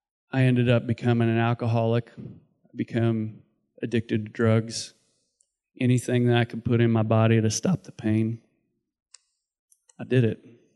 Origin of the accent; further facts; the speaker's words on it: Cosby, Missouri, United States; I grew up in Cosby, Missouri. Great family. I was raised in a great family.